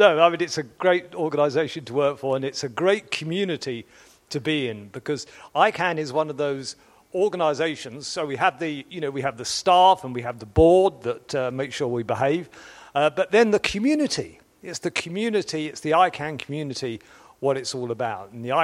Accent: London, United Kingdom; I am actually a Londoner myself. I don't know what a Londoner really means, but I sort of grew up. I went to university here, and I worked here for a number of years.

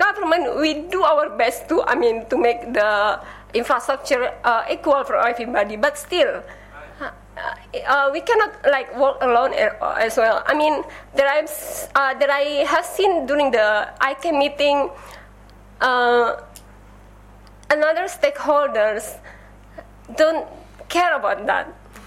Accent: Indonesia; I'm from Indonesia.

